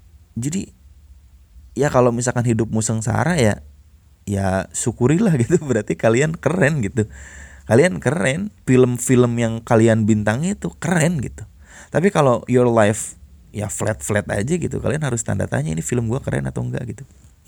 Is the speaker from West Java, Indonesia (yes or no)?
yes; West Java, Indonesia; Hirup lagi, ketahuan gue orang Sunda.